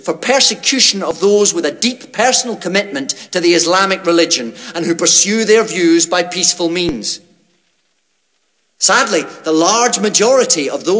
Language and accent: English; Scotland, United Kingdom; Ladies and gentlemen, I'm a Scot and proud of my race.